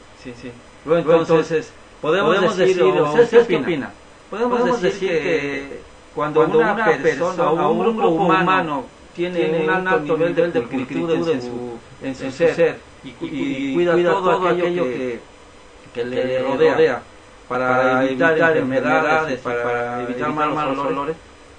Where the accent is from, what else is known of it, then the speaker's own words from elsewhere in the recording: Mexico; nosotros como mexicanos somos una nación polícroma, refiriéndonos a las cuestiones de orígenes raciales, culturales.